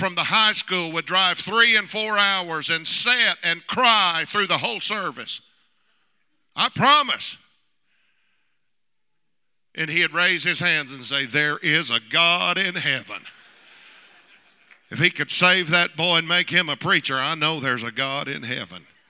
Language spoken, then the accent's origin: English; Arkansas, United States; I'm from Arkansas, too.